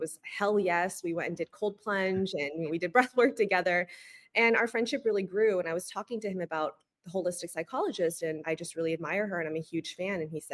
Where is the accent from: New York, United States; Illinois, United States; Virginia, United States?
New York, United States; And typically as a New Yorker and somebody who's used to going above and beyond and just forcing myself to the grind and the effort